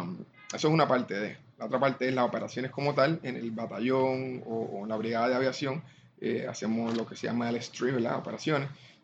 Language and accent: Spanish; Canóvanas, Puerto Rico; also born or lived in New Jersey; Pues yo nací en New Jersey. Y de hecho, maquito, mis papás me llevaron para Puerto Rico, allá me crié, en Canóvana, pueblo de Canóvana.